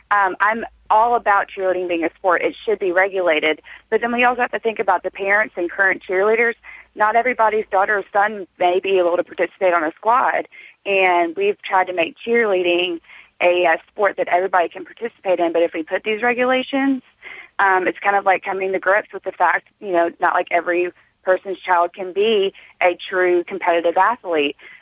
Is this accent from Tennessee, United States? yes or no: yes; Memphis, Tennessee, United States; I'm from Memphis, where cheerleading is, you know, a big deal